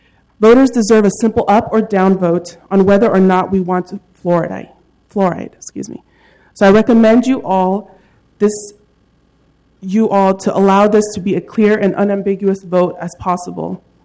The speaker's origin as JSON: {"language": "English", "town": "Portland", "region": "Oregon", "country": "United States", "tie": "born or raised there", "said": "I was raised in Portland for 12 years, and being a Portland native, I have a strong passion for the community."}